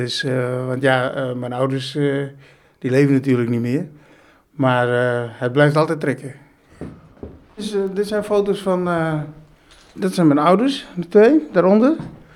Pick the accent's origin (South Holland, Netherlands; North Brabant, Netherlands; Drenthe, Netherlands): Drenthe, Netherlands; Schattenberg; moved away; Ik ben in Schattenberg opgevoed, of tenminste opgegroeid. Daar wonen al mijn vrienden.